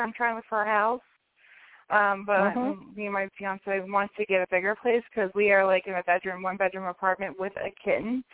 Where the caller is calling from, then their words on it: West Virginia, United States; Hi, West Virginia.